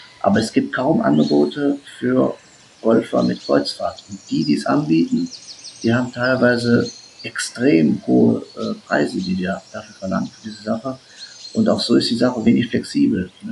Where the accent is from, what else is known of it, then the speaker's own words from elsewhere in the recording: Essen, North Rhine-Westphalia, Germany; Ich komme aus Essen